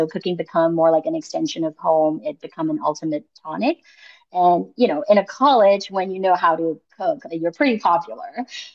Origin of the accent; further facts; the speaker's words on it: Myanmar; So I was actually born and raised in Burma. Like majority of my life, I would say 75% of my life was spent in Burma.